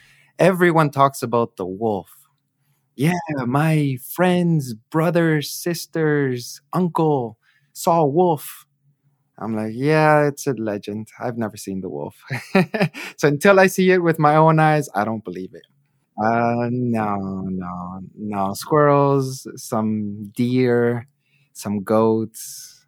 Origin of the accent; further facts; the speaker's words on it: Edmonton, Alberta, Canada; now in Freiburg, Germany; I come from the city. I come from Edmonton. We drive everywhere. Like we're a very sedentary society.